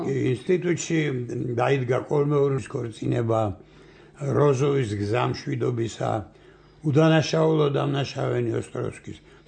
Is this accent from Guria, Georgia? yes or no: no; Tbilisi, Georgia; ვერელი ვარ, ვერელი.